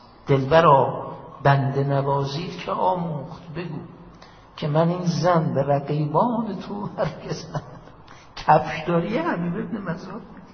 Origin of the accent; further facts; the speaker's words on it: Kashan, Isfahan, Iran; accent: Kashani; یک عده از همشهریای ما از لهجه من مشخص کاشانی هم آمدن